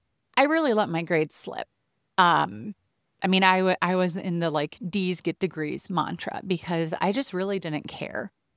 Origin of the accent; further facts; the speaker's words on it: Iowa, United States; the big thing that it taught this little small town girl from Iowa is there's so much more to the world than this little tiny town that we're from.